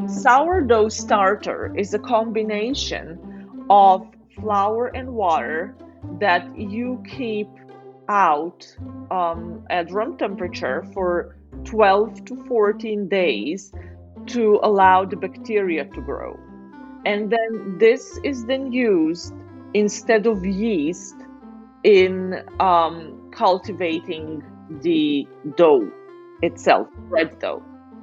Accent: Ljubljana, Slovenia; English is a second language; now in Basel, Switzerland; I live in Basel, Switzerland. However, I am from Ljubljana, Slovenia. Slovenia, it's a bread-eating country.

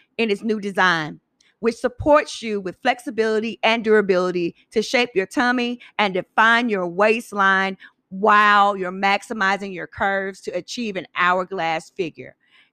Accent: Huntsville, Alabama, United States; Shout out to Black Huntsville. We are from Huntsville, Alabama.

